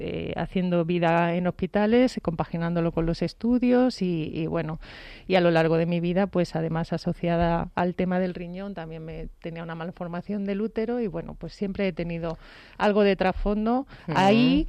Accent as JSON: {"language": "Spanish", "town": "Córdoba", "region": "Andalusia", "country": "Spain", "moved": "as an adult", "lives_now": "Madrid, Spain", "said": "Yo soy de Córdoba. Sí."}